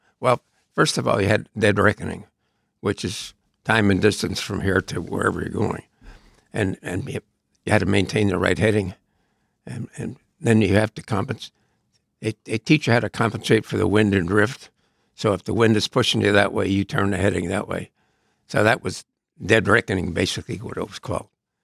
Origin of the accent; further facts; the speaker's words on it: Shaker Heights, Ohio, United States; also born or lived in New Jersey; Well, my hometown is Shaker Heights, Ohio, which is a suburb of Cleveland. Actually, I was born in New Jersey, so don't hold that against me.